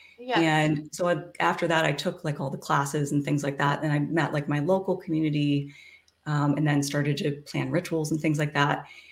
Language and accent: English; Midwest, United States; growing up in the Midwest, you know, hiding it from everybody. And I was like, oh my gosh, these people are so amazing. And then I moved to California.